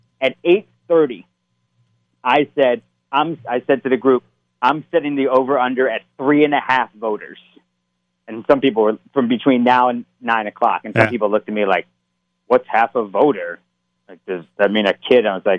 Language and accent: English; Pennsylvania, United States; I grew up going to a local polling station. I'm from Pennsylvania